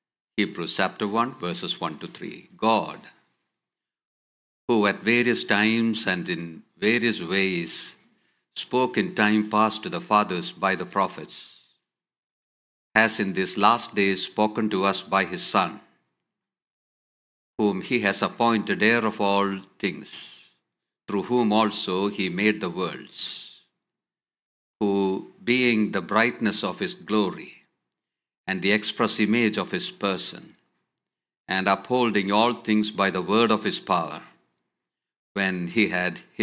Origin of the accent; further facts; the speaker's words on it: Mumbai, Maharashtra, India; when I say that I'm from India, from Mumbai